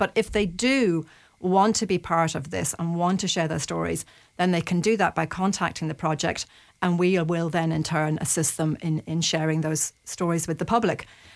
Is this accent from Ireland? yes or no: yes; Ireland; Well, you know, we're Irish.